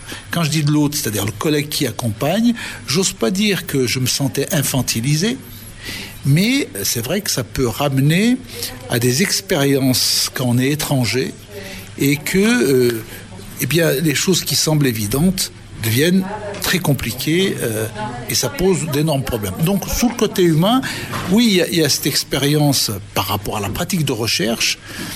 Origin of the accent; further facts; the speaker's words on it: Lyon, Auvergne-Rhône-Alpes, France; Je suis lyonnais